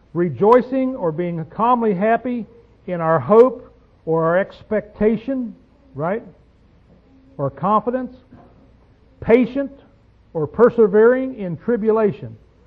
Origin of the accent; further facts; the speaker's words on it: United States; born there; I thank God that I was born in America